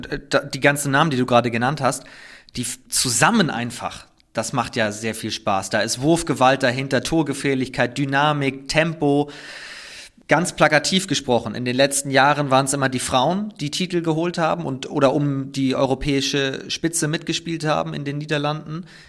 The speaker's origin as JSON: {"language": "German", "region": "Northern Germany", "country": "Germany", "said": "ich komme ja aus Norddeutschland"}